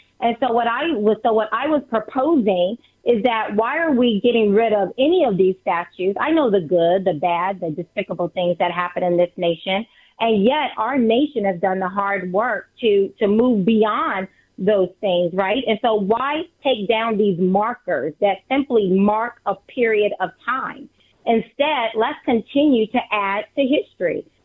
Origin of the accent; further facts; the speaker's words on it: Deep South, United States; as a Black person growing up in the Deep South